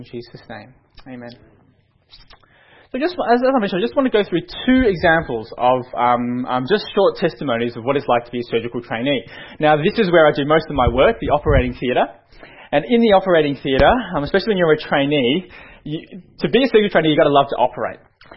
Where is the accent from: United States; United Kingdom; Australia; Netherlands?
Australia; Melbourne, Victoria; I was born and raised in Melbourne. I actually graduated from the University of Melbourne back in 2003 from the medical school.